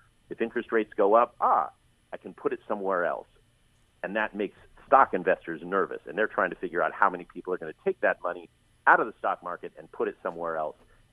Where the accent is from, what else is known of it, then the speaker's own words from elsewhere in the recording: Oakland, California, United States; When I was a kid growing up in East Oakland, we'd go to the Chabot Planetarium.